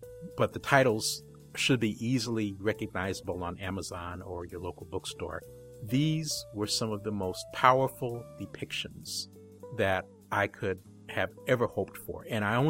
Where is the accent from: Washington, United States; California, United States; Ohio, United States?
Washington, United States; Seattle; growing up in Seattle and going to school with pretty much everybody in the world, including no small number of kids from Japan